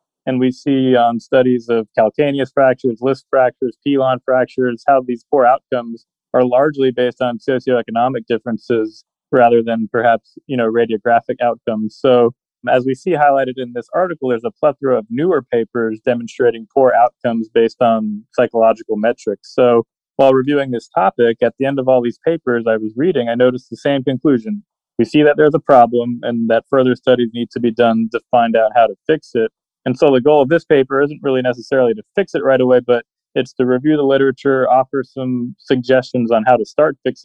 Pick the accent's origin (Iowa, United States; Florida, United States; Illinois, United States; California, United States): Florida, United States; Miami; I was raised in Miami by two lovely parents who happened to both be psychologists.